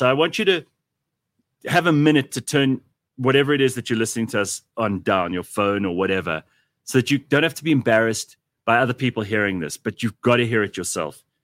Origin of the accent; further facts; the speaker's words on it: South Africa; I'm South African.